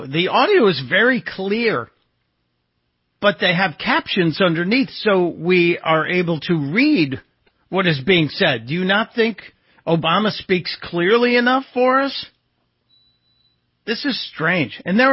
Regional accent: Chicago, Illinois, United States; And growing up in Chicago, I saw a lot of not Democratic things being done in elections in my lifetime.

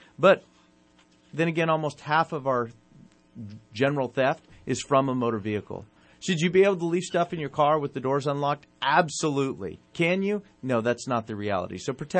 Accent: Redding, California, United States; When people ask me where I'm from, I don't say Stockton. I say I'm from Reading. And I say it proudly.

